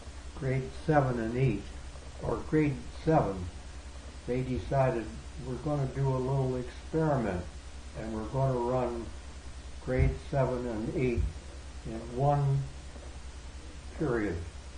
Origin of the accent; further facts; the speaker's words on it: Moose Jaw, Saskatchewan, Canada; No, Moose Jaw I grew up.